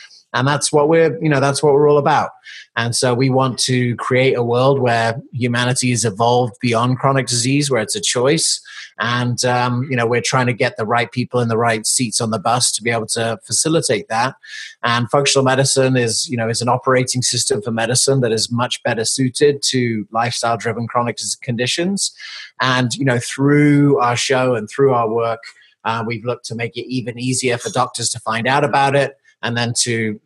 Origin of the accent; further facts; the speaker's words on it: South Africa; also born or lived in United Kingdom; now in United States; I grew up on three different continents in America, UK, and I was born in America. I grew up in South Africa and England.